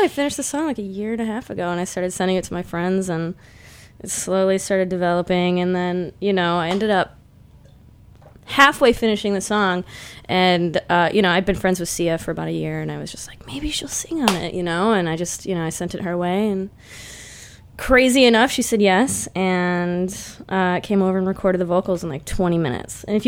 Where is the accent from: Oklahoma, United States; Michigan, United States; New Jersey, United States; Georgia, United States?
Michigan, United States; Detroit; now in New York, United States; But yeah, I'm from the east side of Detroit, which is pretty gross. But I've been in New York for 9 years.